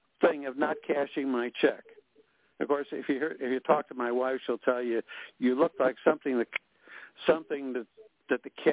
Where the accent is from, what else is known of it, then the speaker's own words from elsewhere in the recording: Chicago, Illinois, United States; I'm from Chicago.